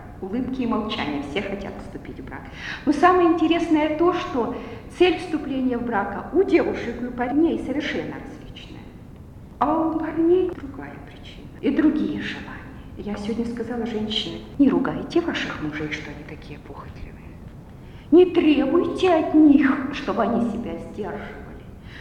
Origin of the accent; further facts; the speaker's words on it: Germany; Russian is a second language; Я из Германии, поэтому я вам скажу, как переводится супружеская жизнь или семейная жизнь по-немецки.